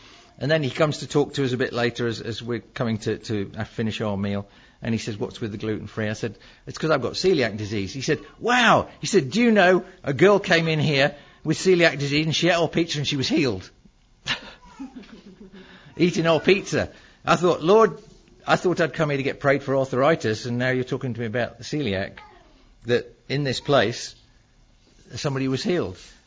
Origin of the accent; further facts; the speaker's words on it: England, United Kingdom; And we say, we're from England.